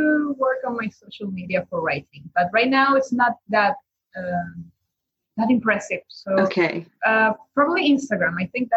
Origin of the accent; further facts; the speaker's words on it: Bolivia; English is a second language; now in Chile; I'm originally from Bolivia and I came to Chile and it was like another language.